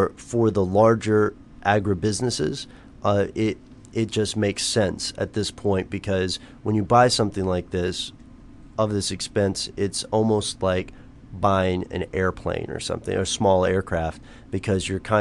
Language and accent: English; Tennessee, United States; No, but I rode in one because since I'm from Tennessee, my grandparents had a farm